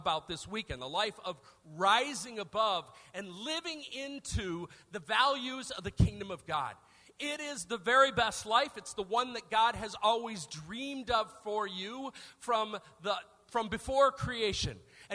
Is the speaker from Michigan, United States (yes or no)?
yes; Detroit, Michigan, United States; So I grew up in Detroit, not too far from here, right?